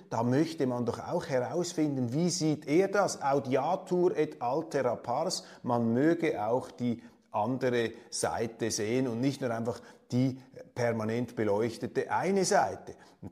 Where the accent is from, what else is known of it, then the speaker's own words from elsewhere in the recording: Switzerland; als Schweizer neigt man vielleicht etwas dazu, das Ganze noch etwas höher zu heben